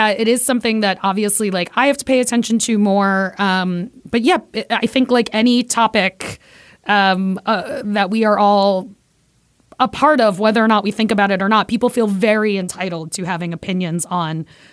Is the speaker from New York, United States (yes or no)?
yes; Brooklyn, New York, United States; Like, as we mentioned already, I am Puerto Rican from Brooklyn.